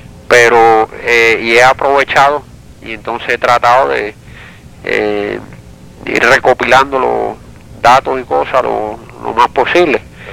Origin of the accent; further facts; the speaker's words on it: Cuba; Y yo creo que uno, vaya, como cubano, ¿no? Se lo debe a la historia de Cuba